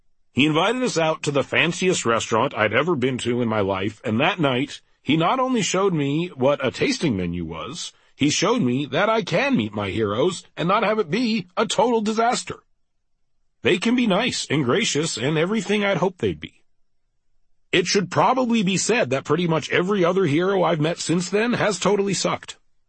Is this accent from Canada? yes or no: yes; Canada; I'm Canadian